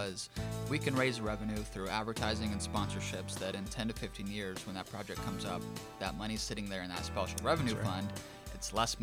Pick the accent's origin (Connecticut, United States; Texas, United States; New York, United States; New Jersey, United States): Texas, United States; I know I'm from Texas, and obviously sports are kind of taking on a whole different animal down there at times with multi-million-dollar stadiums